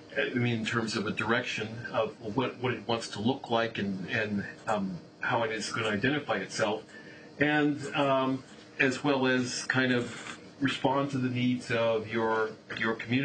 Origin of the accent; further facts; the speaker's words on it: Kansas, United States; also born or lived in Boston; I grew up in Kansas. I went to grad school in Boston